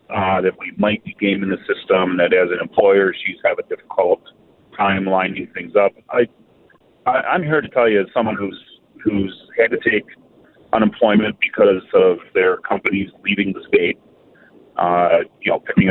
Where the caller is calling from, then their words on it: Wisconsin, United States; Hi, I'm calling from Rusk County, but I actually live in southeast Wisconsin.